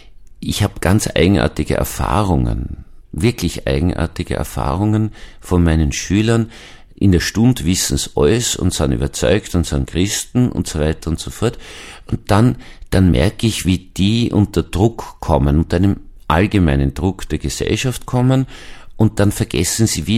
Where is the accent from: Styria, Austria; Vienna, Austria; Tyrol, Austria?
Vienna, Austria; Als Wiener, als jemand, der auch ganz stark von der Psychotherapie herkommt